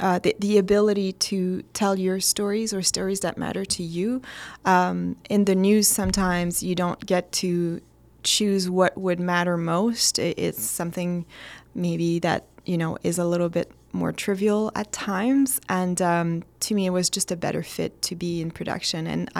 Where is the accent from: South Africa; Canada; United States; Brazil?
Canada; Montreal, Quebec; moved away; I am originally from Montreal and moved here to work at CBC.